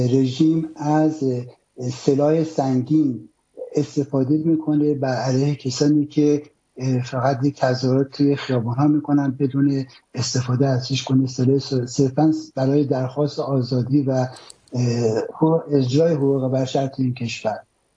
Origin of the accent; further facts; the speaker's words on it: Iran; به عنوان یک ایرانی افتخار میکنم که چنین هموطنای شورشگری در ایران دارم